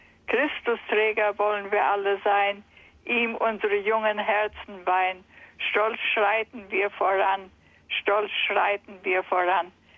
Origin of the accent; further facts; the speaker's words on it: Warmian-Masurian Voivodeship, Poland; Ich komme aus dem Ermland. aus dem ostpreußischen katholischen Ermland.